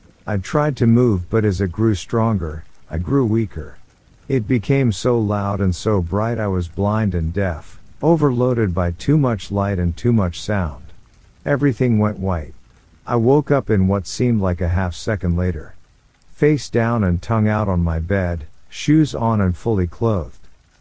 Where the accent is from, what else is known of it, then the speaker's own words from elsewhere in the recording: Ohio, United States; now in Monterey, United States; I'm from back east. I'm from Ohio. And I've been in Monterey now for the last 40 years.